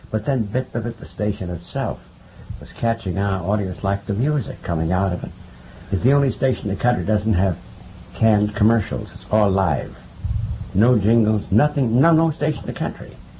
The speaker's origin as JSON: {"language": "English", "town": "Chicago", "region": "Illinois", "country": "United States", "tie": "born or raised there", "also_born_or_lived": "New York City", "said": "I was born in New York City, but I was 8 years old. I was born 1912. So it was 1920. Came to Chicago, day coach."}